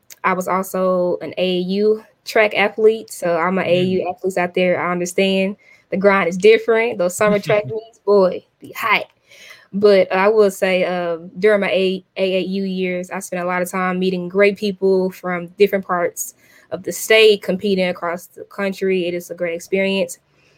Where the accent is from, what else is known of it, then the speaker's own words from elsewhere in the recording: Arkansas, United States; But I had a kind of a bad feeling about going to Arkansas just because I'm from Arkansas.